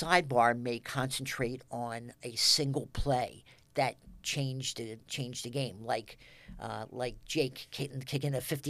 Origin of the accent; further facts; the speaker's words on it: Wilmington, Delaware, United States; My parents only wanted me to stay in Delaware. I'm from Wilmington, Delaware.